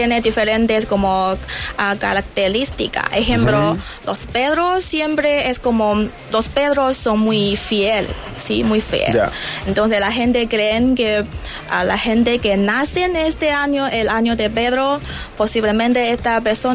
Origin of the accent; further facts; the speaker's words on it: China; Spanish is a second language; now in Chile; Es como medio, pero más este. Medio este, sí.